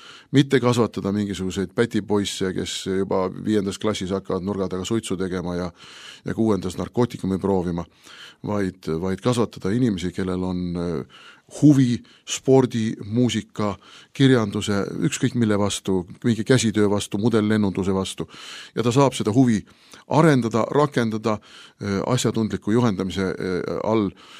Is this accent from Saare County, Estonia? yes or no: no; Pärnu, Pärnu County, Estonia; ma olen Pärnust pärit, siis suvel Pärnus minu vanemate kodu oli selline, kuidas öelda, perekonnalaager sõna otseses mõttes.